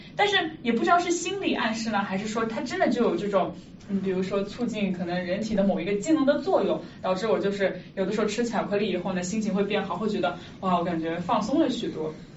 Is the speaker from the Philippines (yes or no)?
no; Guangzhou, Guangdong, China; now in United States; 因为我自己也是个广州人，他就是我们两个同样作为广东人吧，我觉得真的是有很有共感，就觉得虽然说在美国生活了这么多长的时间